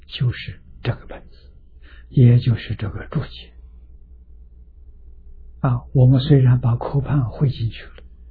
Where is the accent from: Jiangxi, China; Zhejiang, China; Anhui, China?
Anhui, China; born there; 我出生在安徽省，我们安徽全省只有2套半大藏经